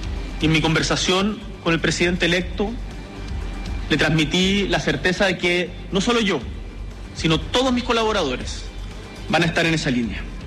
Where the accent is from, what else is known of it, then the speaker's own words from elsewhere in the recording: Chile; Como chilenos y chilenas, tenemos motivos para estar orgullosos de nuestro país